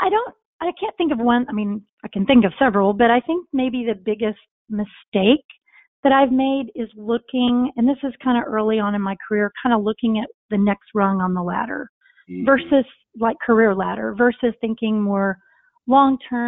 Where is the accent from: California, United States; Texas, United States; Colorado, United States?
Texas, United States; I grew up in Texas. I've been in the nonprofit world here in Texas for, gosh, I hate to admit how many years.